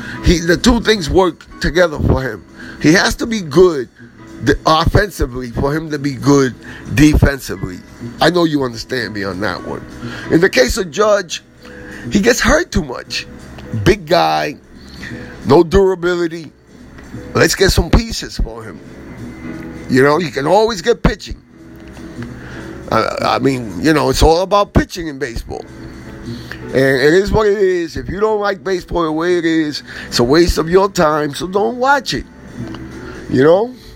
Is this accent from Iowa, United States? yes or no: no; New York, United States; What am I going to say? I'm a New Yorker.